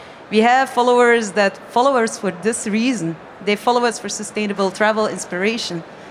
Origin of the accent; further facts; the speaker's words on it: Belgium; I'm from Belgium as well.